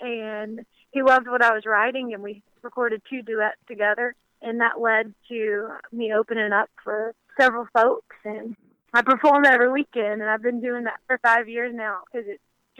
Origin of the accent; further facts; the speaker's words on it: Millbrook, Alabama, United States; Well, I'm from Alabama, a little town called Millbrook, and I love that area.